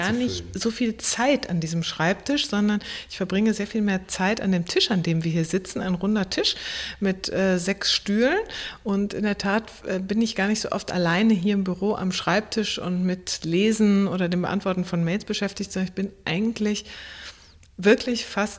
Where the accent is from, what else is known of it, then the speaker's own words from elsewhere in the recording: North Rhine-Westphalia, Germany; Ich bin aufgewachsen sehr, sehr schön im Münsterland, aber ohne eigentlich gleichaltrige Spielkameraden, also wirklich auf dem Land.